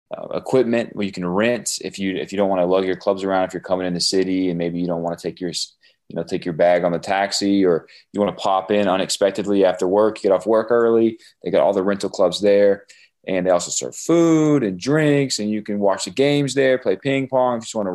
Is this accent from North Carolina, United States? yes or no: yes; Asheville, North Carolina, United States; I'm back home in Asheville, North Carolina, born and raised, back for Thanksgiving.